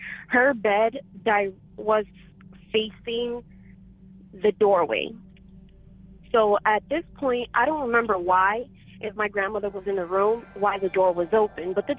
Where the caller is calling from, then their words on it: Miami, Florida, United States; I'm calling from Miami, Florida.